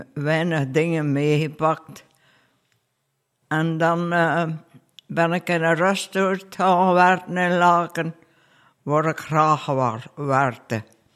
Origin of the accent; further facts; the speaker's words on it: Beernem, Flanders, Belgium; geboren te Beerne. En ben altijd op Sint Joris ten Dessel naar school geweest, tot mijn 14 jaar.